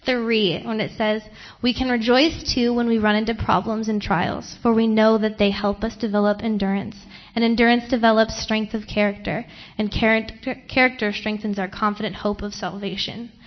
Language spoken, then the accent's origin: English; California, United States; I'm from Southern California, about a half hour away from LA.